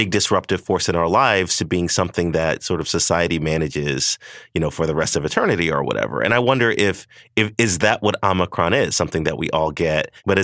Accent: the South, United States; I'm from the South. That one just got me.

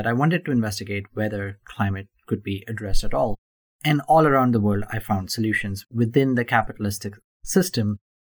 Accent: India; because I grew up in India, a country that went from, after independence, socialist roots to capitalist roots.

